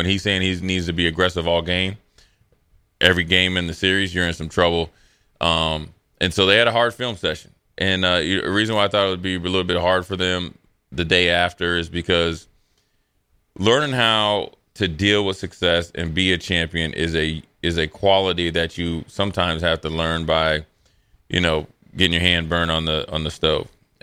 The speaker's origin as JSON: {"language": "English", "town": "Minneapolis", "region": "Minnesota", "country": "United States", "said": "Obviously, I'm from Minneapolis and kind of keep an eye out."}